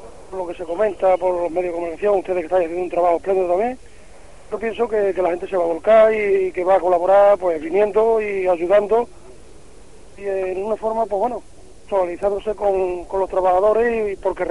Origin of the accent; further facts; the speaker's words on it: El Campillo, Spain; Del Campillo.